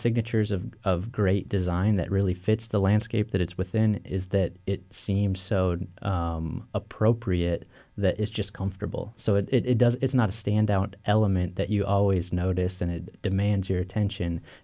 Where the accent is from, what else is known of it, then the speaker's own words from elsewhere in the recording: Michigan, United States; But I hail from Michigan.